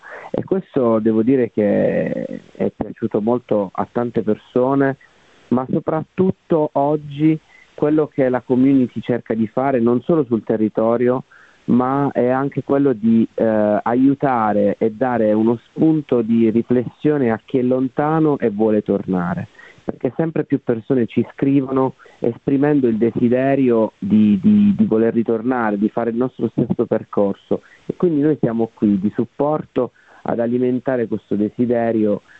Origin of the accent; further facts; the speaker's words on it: Southern Italy, Italy; ho scelto di tornare perché volevo tornare a casa, volevo dare la possibilità a me stesso e alla mia terra un riscatto.